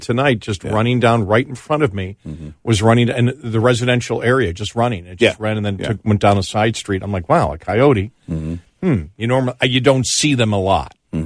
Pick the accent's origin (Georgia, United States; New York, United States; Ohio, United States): New York, United States; Buffalo; I grew up in Buffalo. It's nothing.